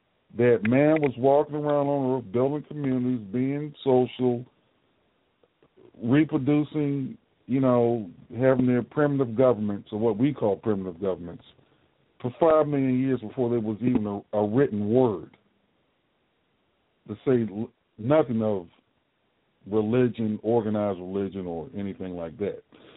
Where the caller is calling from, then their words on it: Florida, United States; I'm calling from Florida.